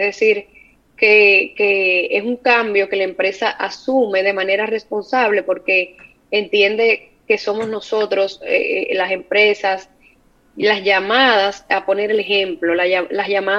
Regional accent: Dominican Republic; hay como dominicanos al fin una desconfianza en todo

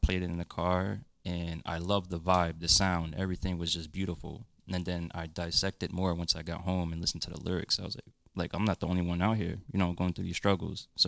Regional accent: Paterson, New Jersey, United States; So, I grew up in Paterson, New Jersey. For those who don't know, that's a pretty rough neighborhood.

